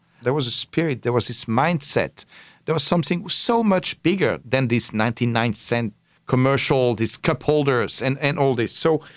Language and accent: English; Paris, Île-de-France, France; born or raised there